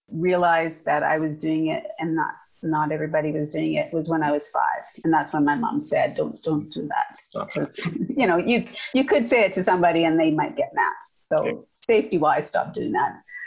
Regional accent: Saskatchewan, Canada; now in Calgary, Canada; I'm originally from Saskatchewan. Yeah, missing the wide open spaces every once in a while

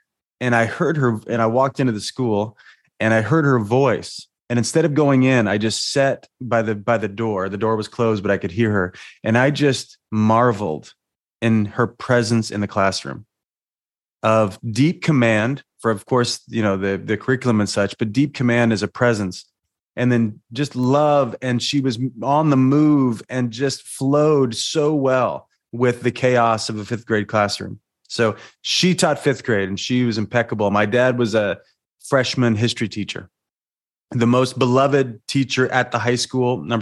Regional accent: Salem, Illinois, United States; I grew up in Salem, Illinois, which is like 70 miles east of St. Louis, Missouri. 8,000 people when everybody's home.

